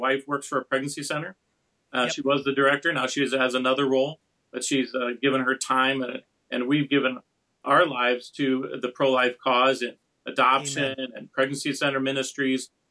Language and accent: English; Morton, Illinois, United States; I'm from Morton.